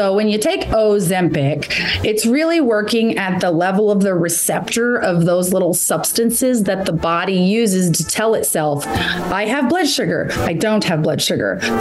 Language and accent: English; Kentucky, United States; I am from Kentucky, so I say